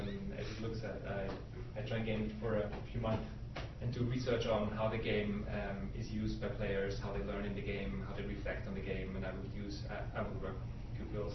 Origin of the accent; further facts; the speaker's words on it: Austria; English is a second language; I come from Austria.